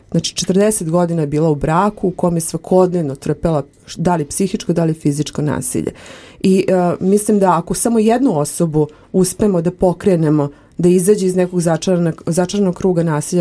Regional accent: Belgrade, Serbia; now in Loznica, Serbia; rođena sam u Beogradu, tamo sam odrasla, tamo sam se školovala, ali vezala sam se za Loznicu

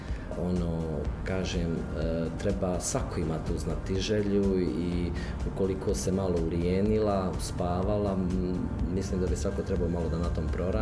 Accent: Brčko, Brčko District, Bosnia & Herzegovina; I nas puno Brčaka, glumaca, režisera ima. i ono kad se spomene, ne znam, neko kad me pita odakle si, ja se uvijek zezam, ono, Brčko

